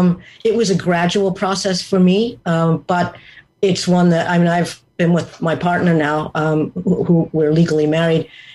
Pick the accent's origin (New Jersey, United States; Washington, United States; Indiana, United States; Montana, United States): New Jersey, United States; Kearny; born there; I was born also in New Jersey, in Kearney, New Jersey, which at that time was three quarters Scotch-Irish.